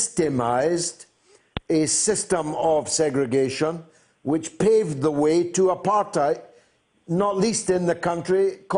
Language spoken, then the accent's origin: English; Dundee, Scotland, United Kingdom; I've got to go to my hometown. Andy is in Dundee.